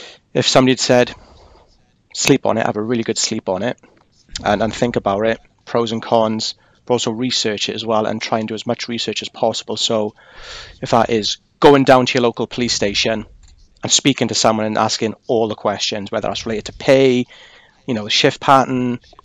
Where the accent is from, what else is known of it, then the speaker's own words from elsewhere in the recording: Wales, United Kingdom; as a Welshman with the Welsh rugby, you know, with the Welsh rugby union team train down at Vale of Glamorgan?